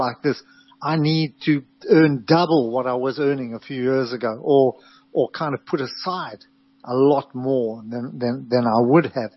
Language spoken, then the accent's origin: English; South Africa; I'm still South African. You know, I'm not, I only come here for a few weeks in the year.